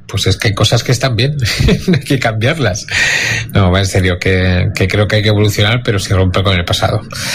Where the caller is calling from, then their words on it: Madrid, Community of Madrid, Spain; de Madrid.